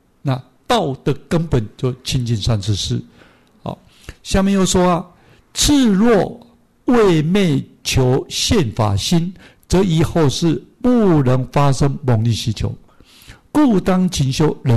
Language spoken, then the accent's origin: Chinese; China; 那我们中国人就给我们一个观念嘛，就好像我们没有断种嘛，对不对？